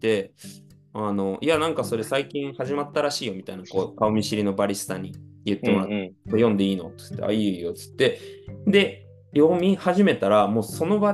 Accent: Fukuoka, Japan; でオランダに着いた時は、僕福岡出身なんですけれども、で、

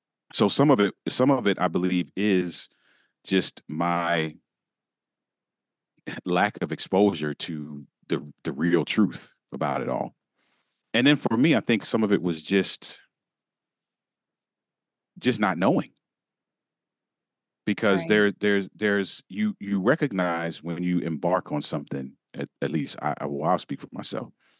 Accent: Maryland, United States; also born or lived in Michigan; I lived in Michigan for several years and I was back home in Maryland and headed back to her.

